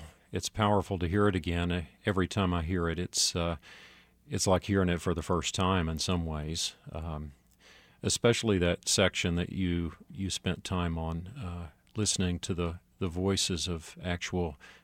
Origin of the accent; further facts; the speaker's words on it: Knoxville, Tennessee, United States; I grew up in East Tennessee, the city of Knoxville, and went to school there, grade school, high school.